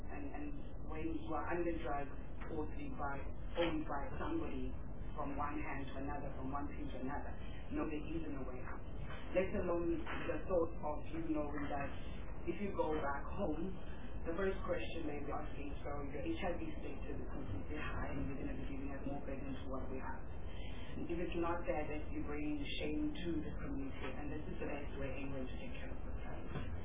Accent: Cape Town, Western Cape, South Africa; My background does come from an orphan level, which I was removed from the district 6. I grew up in the Sharp Airport, Lake Sharp, Lake End Street, Cape Town, and Eagle Beach.

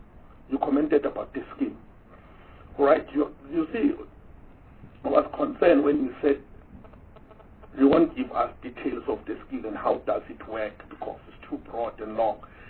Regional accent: Mpumalanga, South Africa; And they ask us, because we're from Mpumalanga, if you talk in terms of Mpumalanga

